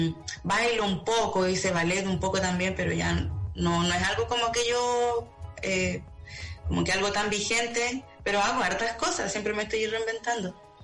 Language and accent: Spanish; Chile; born there; yo nací en Chile, mi mamá es brasilera, es una mujer negra, migrante. Yo vengo de una familia multicultural, multirracial